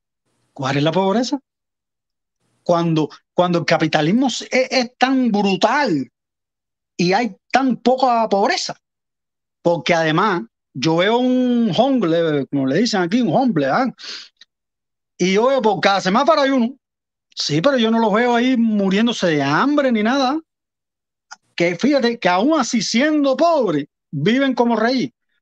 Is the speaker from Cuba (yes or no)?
yes; Cuba; moved away; Y porque salí de Cuba. En Cuba yo nada más tuve dos bicicletas.